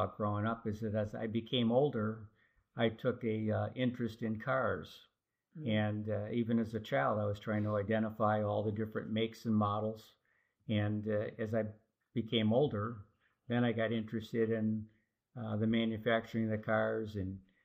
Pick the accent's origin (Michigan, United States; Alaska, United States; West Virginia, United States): Michigan, United States; Detroit; Well, I was born in 1947 and in Detroit, Michigan. And both my mother and father were both born and raised in Detroit as well. We lived in a suburban city outside of Detroit